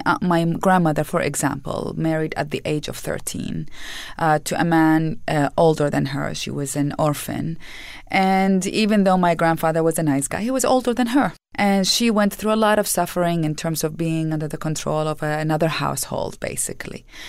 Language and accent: English; Iraq; Oh, well, like as any child and teenager, I went through a whole series of dreams from wanting to be a pilot to wanting to be an architect.